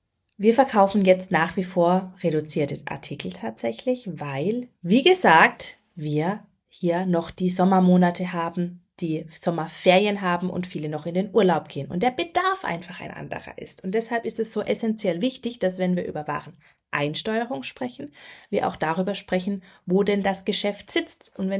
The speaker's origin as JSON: {"language": "German", "region": "Baden-Württemberg", "country": "Germany", "said": "ich komme aus Baden-Württemberg, man hört es auch."}